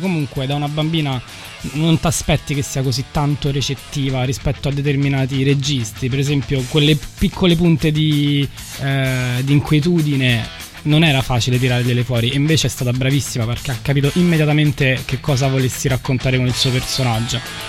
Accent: Rome, Lazio, Italy; ma io non sono napoletana, sono di Roma

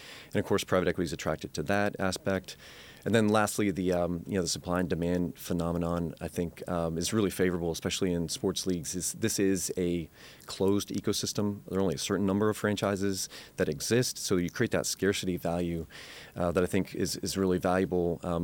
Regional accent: Oklahoma City, Oklahoma, United States; I grew up in Oklahoma City. I'm a huge Oklahoma City Thunder fan

